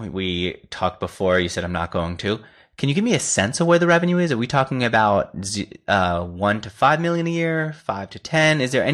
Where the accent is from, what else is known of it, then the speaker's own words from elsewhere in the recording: New York, United States; I guess it's because I come from New York. Driving to me always felt so inefficient.